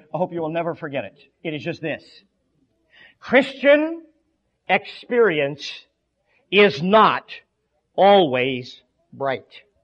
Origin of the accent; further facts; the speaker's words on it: Michigan, United States; And I am from Michigan.